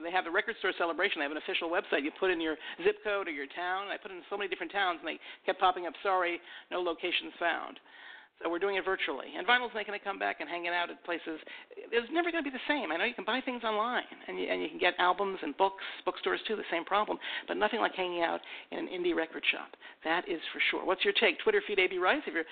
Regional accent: Rye, New York, United States; There was a great little record store in my hometown of Rye, New York, called Rhythm and Rye, and I hung out there a lot

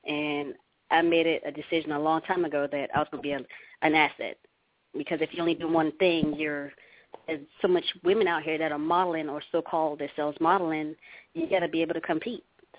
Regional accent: St. Thomas, U.S. Virgin Islands; now in Georgia, United States; Well, I am an island girl. I stay in Georgia. I love the South. It's nice and welcoming, but I am from St. Thomas, Virgin Islands, VI to the fullest.

